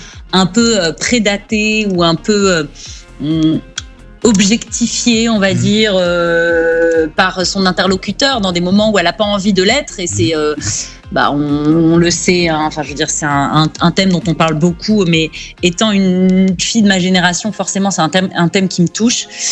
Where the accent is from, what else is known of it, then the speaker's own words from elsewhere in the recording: Spain; moi, ma maman est du Maroc, j'ai grandi en Espagne